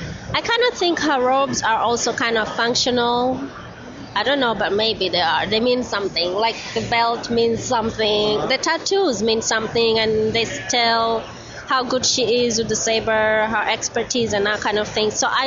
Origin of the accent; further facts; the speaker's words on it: Kenya; Like since I'm from Kenya, he would tell me about how he went on safaris